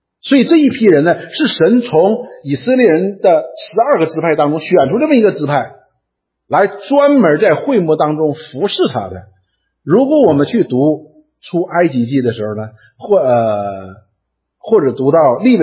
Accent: Northeast China, China; accent: Northeastern Mandarin; 用我们东北话讲的话就是不服

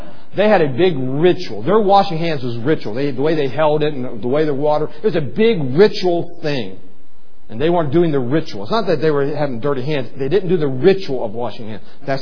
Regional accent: West Virginia, United States; I'm from West Virginia. There were guns in cars.

